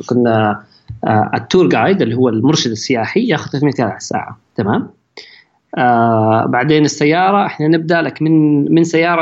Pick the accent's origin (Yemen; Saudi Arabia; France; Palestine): Saudi Arabia; لكن احنا عندنا في السعوديه ثقافه مختلفه